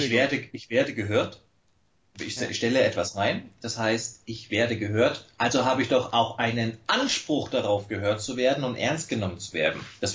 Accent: Bavaria, Germany; Bei uns in Bayern sind hier die Grünen verboten, wie scheint.

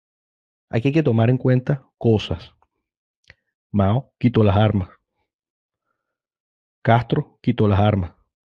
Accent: Venezuela; yo como venezolano sé lo que son capaces de hacer

